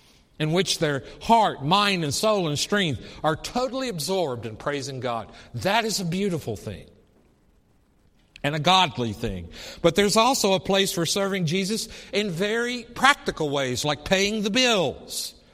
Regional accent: the South, United States; accent: Southern; I have to work really hard to say the word soil, because I'm from the South. And when you're from the South, you say soul, right?

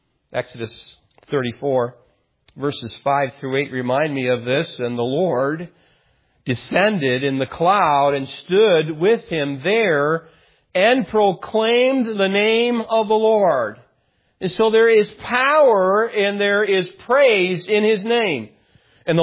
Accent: United States; we've been born and raised in America

